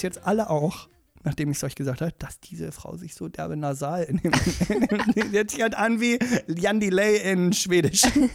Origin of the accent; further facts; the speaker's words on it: Motzen, Brandenburg, Germany; Ja, ich komme aus Motzen.